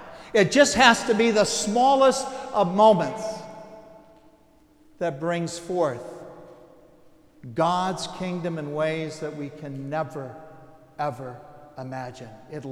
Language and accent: English; Wisconsin, United States; now in Toledo, United States; I'm not originally from Toledo, nor am I from Ohio. I'm from Wisconsin originally, and where most of my childhood took place.